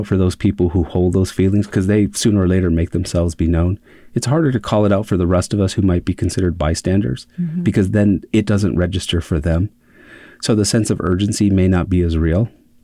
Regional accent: California, United States; also born or lived in Arizona; Well, I'm originally from California.

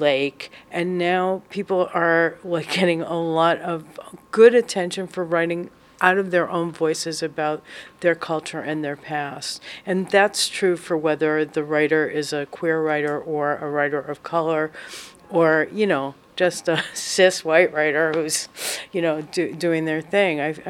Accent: East Coast, United States; First of all, I'm from the East Coast.

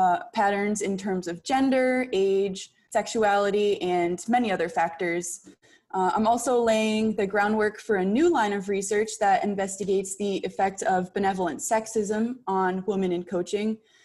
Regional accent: New Bedford, Massachusetts, United States; I am from New Bedford, Massachusetts.

